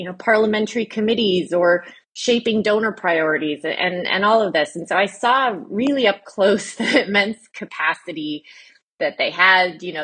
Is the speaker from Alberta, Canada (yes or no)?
yes; Edmonton, Alberta, Canada; now in Ottawa, Canada; But I grew up just outside of Edmonton, Alberta, which for some of the listeners who may not know is located in the west of Canada and is the northernmost city in North America with a population of over a million people.